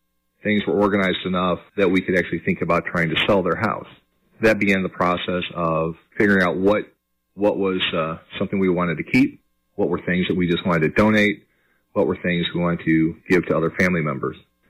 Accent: Indianapolis, Indiana, United States; I'm from Indianapolis, Indiana.

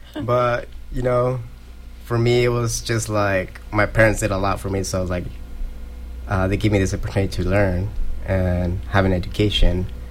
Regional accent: San Diego, California, United States; So I was raised in San Diego, California. So there was a lot of other Hispanics there, Latinos, Chicanos.

